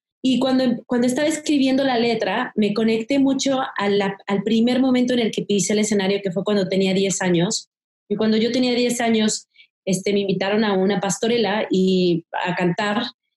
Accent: Mexico; esto tan bonito que tenemos como mexicanos y de la cotidianidad también del ser mexicano

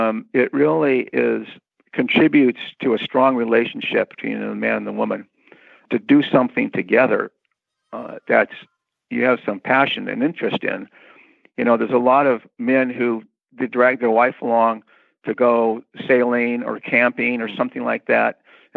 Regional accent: Newport Beach, California, United States; I grew up in Newport Beach, surfer and sailing.

